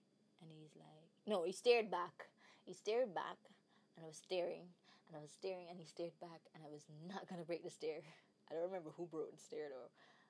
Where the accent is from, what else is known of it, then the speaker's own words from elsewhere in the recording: Jamaica; And I'm like, yes, I am Jamaican. But they never believe me because of how I talk and of how I dress and listen to the music I listen to.